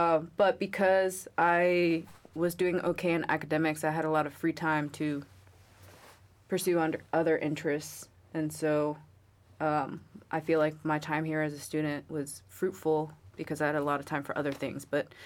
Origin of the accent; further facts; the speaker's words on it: New York, United States; also born or lived in Greenwich, Connecticut; I'm from New York, New York, born and raised there, and then we moved to Greenwich, Connecticut after, like, when I was, like, 11, and then I joined the Marine Corps from there.